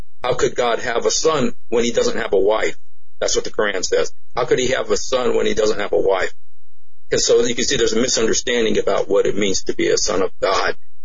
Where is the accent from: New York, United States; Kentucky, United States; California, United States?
California, United States; Oakland; born there; And then they came up here, and I was born in Oakland, California in 1963.